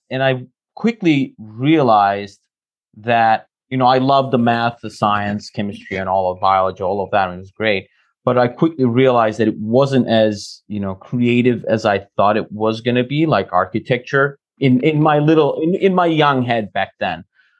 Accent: Cyprus; You know, I'm from Cyprus in the Mediterranean, you know, but I didn't know anything else.

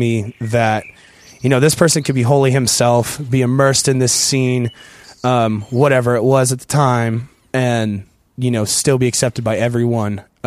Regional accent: San Diego, California, United States; I was at a show when I was a kid, probably 12 years old, in my hometown, San Diego, and at our local venue is called Ground Zero.

